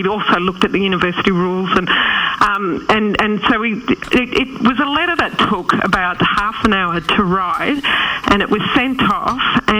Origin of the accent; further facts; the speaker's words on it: Melbourne, Victoria, Australia; I'm originally from Melbourne. I actually did my law degree at a few universities around the country though, but I did work as a lawyer at Victoria Legal Aid